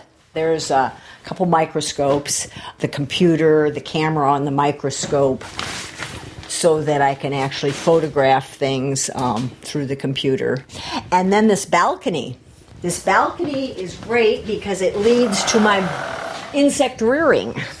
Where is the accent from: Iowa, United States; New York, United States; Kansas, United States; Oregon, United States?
Iowa, United States; I'm from Central Iowa.